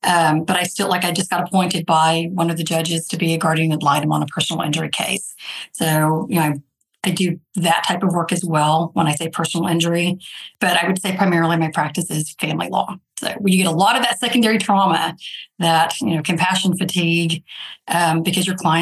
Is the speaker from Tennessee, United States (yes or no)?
no; Dallas, Texas, United States; I'm originally from Dallas, so I know your stomping grounds, although it looks very different from when I lived there.